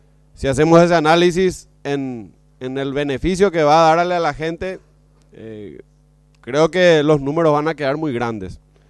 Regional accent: Paraguay; Soñar como paraguayos en un país como el nuestro

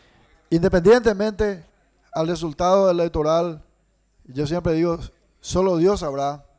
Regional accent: Paraguay; somos amigos, somos compatriotas, somos paraguayos.

